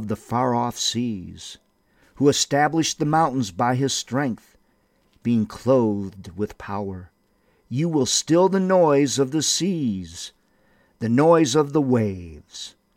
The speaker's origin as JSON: {"language": "English", "town": "Windom", "region": "Minnesota", "country": "United States", "tie": "born or raised there", "lives_now": "Albuquerque, United States", "said": "I'm a native of Windham, Minnesota, and I so much love my hometown of Windham, which helped build the foundation of my Christian faith."}